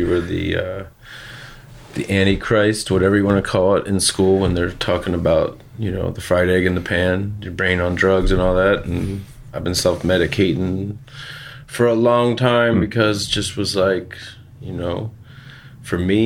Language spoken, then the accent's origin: English; Philadelphia, Pennsylvania, United States; I come from Italian undertakers in the city. Like, it's not normal for kids to have dreadlocks and be Rasta style in inner city Italian neighborhoods